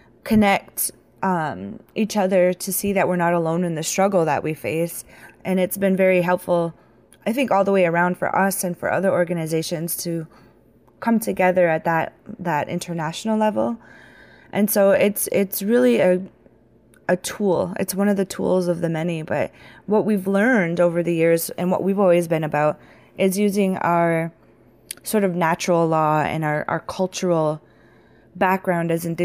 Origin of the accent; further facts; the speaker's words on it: Newtown, North Dakota, United States; So I am from North Dakota, born and raised. I grew up in a little tiny town called Newtown, North Dakota, which is on what is known today by the federal government as the Fort Berthold Indian Reservation